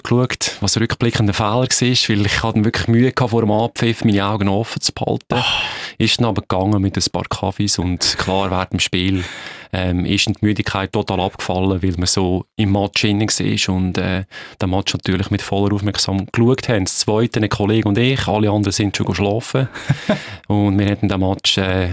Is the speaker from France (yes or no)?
no; Switzerland; da bin ich auch Schweizer und da bin ich nicht neutral.